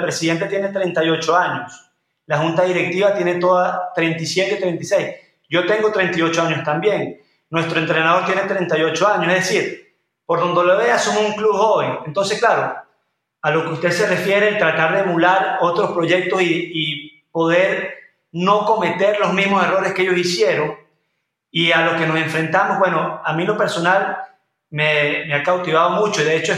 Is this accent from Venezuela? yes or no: yes; Venezuela; Ese cortoplacismo que a nosotros como venezolanos y como